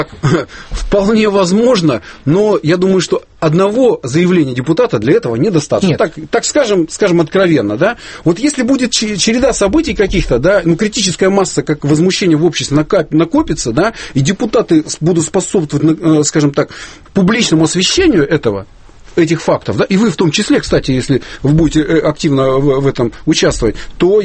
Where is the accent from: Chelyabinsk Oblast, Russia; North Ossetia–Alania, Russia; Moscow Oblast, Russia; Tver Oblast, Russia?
Chelyabinsk Oblast, Russia; Kopeysk; его перегнали в Копейск, мой родной город